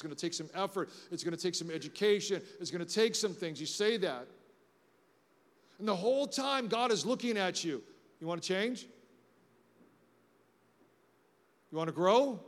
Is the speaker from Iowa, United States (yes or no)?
no; Los Angeles, California, United States; And I grew up in the inner city, so I grew up in the San Andreas Valley. It's a beautiful, beautiful place. So I grew up and I took buses in L.A. to go to school.